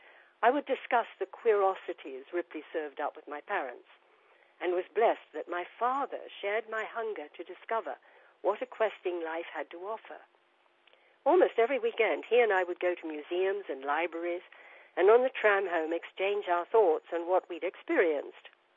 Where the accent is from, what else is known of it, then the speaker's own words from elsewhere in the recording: Randwick, New South Wales, Australia; a consuming curiosity in the world beyond my own growing up in Randwick, Australia.